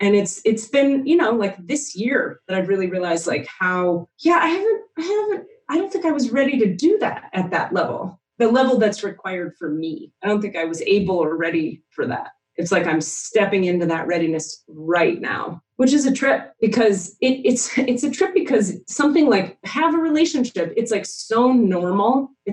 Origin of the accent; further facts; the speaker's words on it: Miami, Florida, United States; And I'm from Miami, Florida originally.